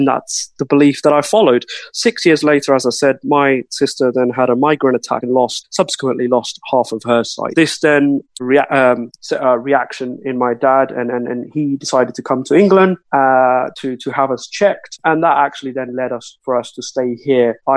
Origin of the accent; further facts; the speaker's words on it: Pakistan; I was born and bred in Pakistan, in a district of 200 to 300 people, at least in my village anyways.